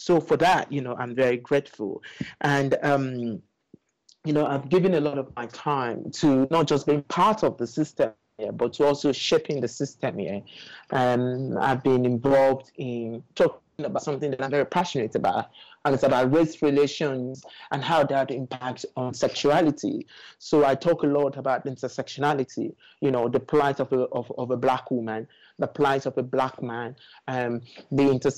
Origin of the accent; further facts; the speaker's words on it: Nigeria; moved away as an adult; that's not what you think of as a gay man growing up in Nigeria. You know, I left Nigeria when I was 32.